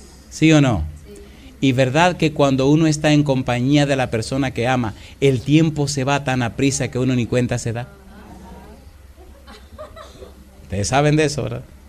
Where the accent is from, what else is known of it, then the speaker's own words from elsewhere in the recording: Dominican Republic; En ese tiempo el aeropuerto de las Américas en mi país era hace mucho de eso.